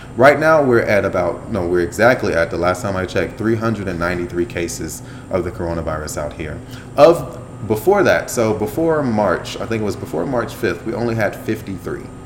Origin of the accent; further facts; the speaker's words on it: United States; because I'm American